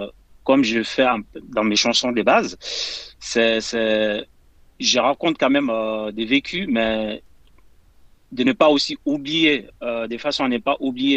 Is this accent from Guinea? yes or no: yes; Guinea; j'ai vécu en tout cas en tant que réfugié en Guinée. Là où j'ai passé la majeure partie de mon enfance, là où j'ai grandi. J'étais dans des camps réfugiés avec ma grand-mère